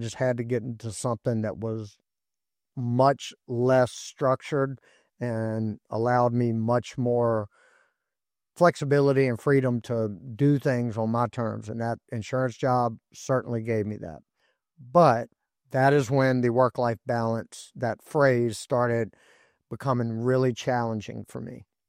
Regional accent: Surry, Virginia, United States; they have a nuclear power plant here in my hometown of Surrey, Virginia.

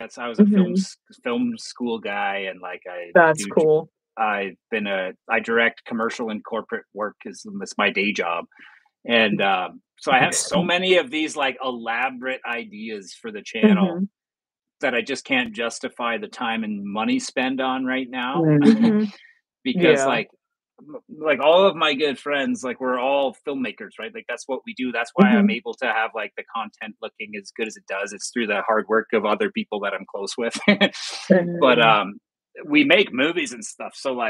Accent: Canada; You know what? I'm Canadian, but I'm not a hockey guy.

